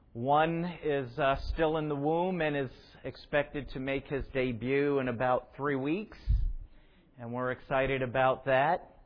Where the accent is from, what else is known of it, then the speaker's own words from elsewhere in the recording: Long Island City, New York, United States; born there; And I was born in a place called Long Island City, which is in Queens, right next to the 59th Street Bridge.